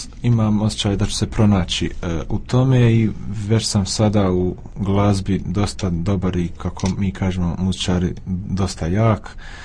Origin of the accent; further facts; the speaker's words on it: Sarajevo, Federation of Bosnia and Herzegovina, Bosnia & Herzegovina; dolazim iz Sarajeva, idem u srednju glazbenu školu, treći sam razred